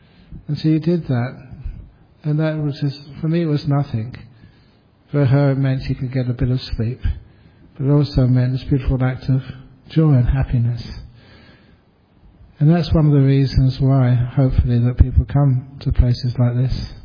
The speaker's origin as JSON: {"language": "English", "country": "Australia", "said": "And I said, \"Oh, I'm a monk, I'm from Australia.\""}